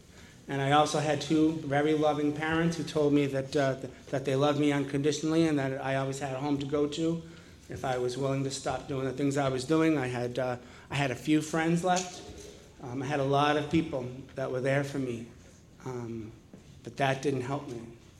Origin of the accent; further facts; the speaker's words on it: Jamaica Plain, Massachusetts, United States; So I grew up in Jamaica Plain